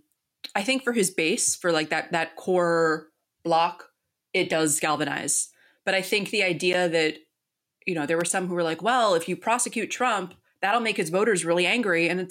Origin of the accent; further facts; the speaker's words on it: United States; but as an American